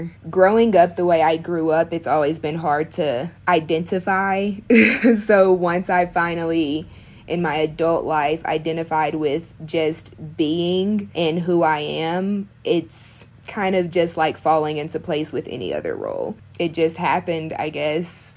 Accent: Arkansas, United States; Like, growing up in Arkansas, I mean, you have Chili's and Texas Roadhouse. And then we had like a catfish spot that is now out of business, you know.

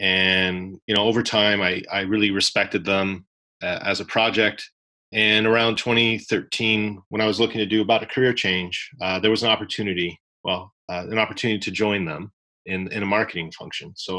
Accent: Canada; I know I'm Canadian.

